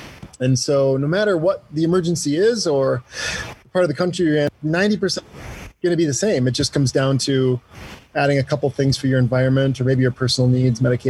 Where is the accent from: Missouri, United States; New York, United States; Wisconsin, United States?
Wisconsin, United States; now in Park City, United States; So, I mean, growing up in Wisconsin and, you know, living in Park City now, 2 inches of snow is a disappointment.